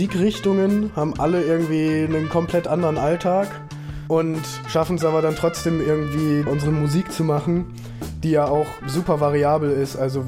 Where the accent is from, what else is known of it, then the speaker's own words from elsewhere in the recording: Dresden, Saxony, Germany; Wir sind 6 Leute und wir sind alle aus Dresden, außer unsere Sängerin, die kommt aus Bayern.